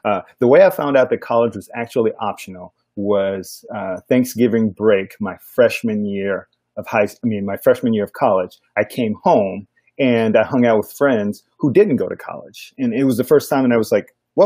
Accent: Gary, Indiana, United States; I grew up in Gary, Indiana. And to give you an idea of what that was like for me, I grew up around, all black people.

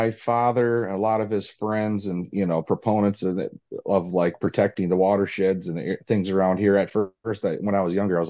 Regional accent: Michigan, United States; I'm from Northern Michigan.

